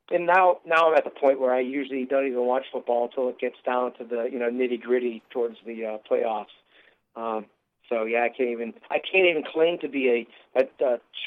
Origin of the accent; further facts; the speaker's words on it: New England, United States; it's like, okay, I'm from New England. I should be a New England Patriots fan